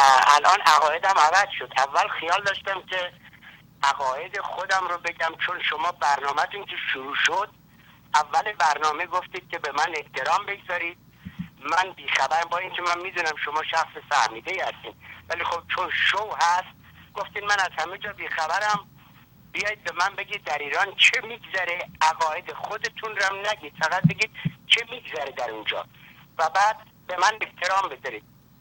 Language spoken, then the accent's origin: Persian; Miami, Florida, United States; من اینجا بزرگ شدم، من تو میامی فلوریدا بزرگ شدم، میفهمم که این لهجهش هنوز درست نیست.